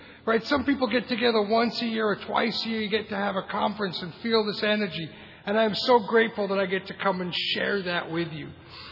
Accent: England, United Kingdom; born there; I've lost my accent, but I was born in England.

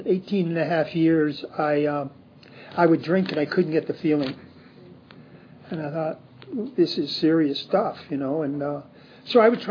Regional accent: Venezuela; now in United States; I was born in the States, grew up in Venezuela.

